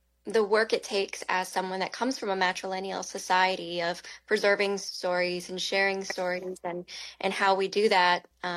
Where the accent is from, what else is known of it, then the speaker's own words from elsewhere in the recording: Arizona, United States; Yeah, I'm visiting here from the Northwest where I live now. I've lived there for about 6 years. I'm Hopi. My family lives on Hopi in Bacavi Village, if anyone is from out there.